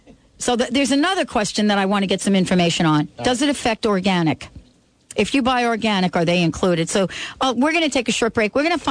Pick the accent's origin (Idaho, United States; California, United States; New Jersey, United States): New Jersey, United States; I grew up in Jersey.